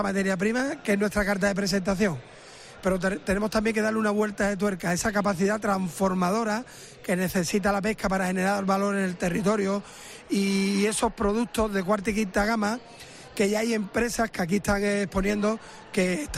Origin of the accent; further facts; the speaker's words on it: La Palma del Condado, Andalusia, Spain; Soy de La Palma y, hombre, cuando estamos aquí en Huelva, pues fomentamos un poquito nuestro orgullo onubense, ¿no? Y en mi caso también palmerino.